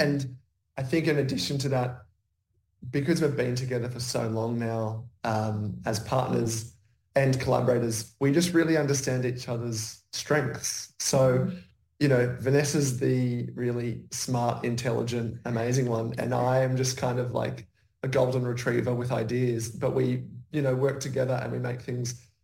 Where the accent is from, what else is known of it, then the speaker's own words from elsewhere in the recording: Victoria, Australia; being Australian and, again, growing up in, country Victoria